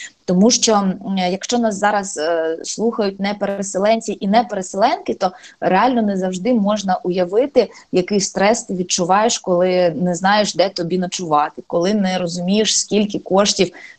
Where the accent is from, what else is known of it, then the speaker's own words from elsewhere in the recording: Mariupol, Donetsk Oblast, Ukraine; яка приїжджала в Маріуполь, яка щиро закохалася в Маріуполь під час проведення в моєму рідному місті Гогольфесту.